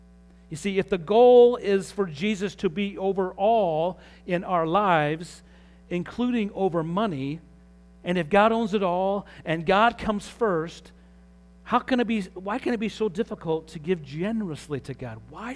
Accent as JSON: {"language": "English", "town": "Pittsburgh", "region": "Pennsylvania", "country": "United States", "said": "You know, we're from Pittsburgh, and so made some calls."}